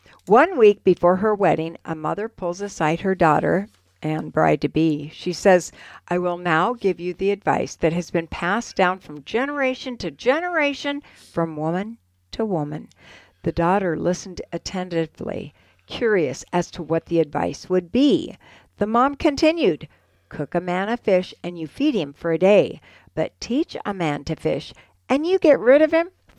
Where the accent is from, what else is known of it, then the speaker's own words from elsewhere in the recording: South Dakota, United States; I grew up in Central South Dakota. Rocks ring a bell.